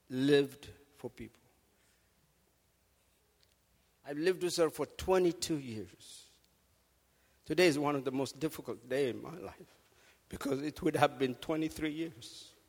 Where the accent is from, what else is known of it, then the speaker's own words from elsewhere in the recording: Ethiopia; Since I was from Ethiopia